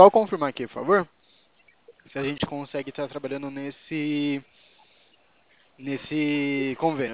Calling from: Itu, São Paulo, Brazil; Da onde eu falo daqui de Itu.

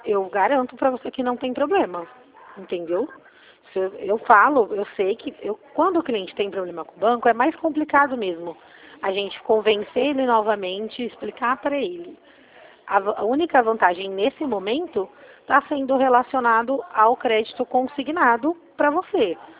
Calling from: Presidente Prudente, São Paulo, Brazil

